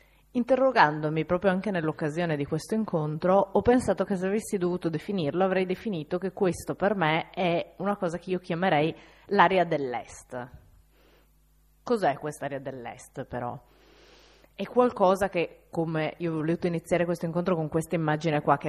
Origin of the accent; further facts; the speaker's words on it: Pordenone, Friuli-Venezia Giulia, Italy; born there; also born or lived in Trieste; now in Milan, Italy; Io sono nata a Pordenone, poi ho studiato a Trieste e da allora per me Trieste è sempre stato un luogo in cui tornare. Ora io vivo a Milano